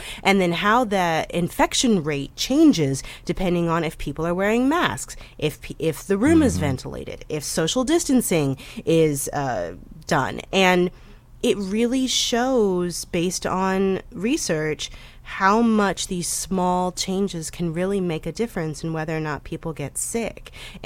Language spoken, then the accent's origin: English; St. Louis, Missouri, United States; COVID-19 cases are just really spiking in my hometown and throughout the Midwest and the upper Midwest right now.